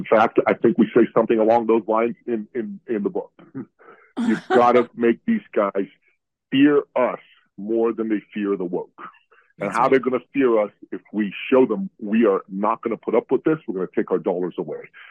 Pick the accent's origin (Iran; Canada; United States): Iran; moved away; Look, I'm an immigrant from Iran.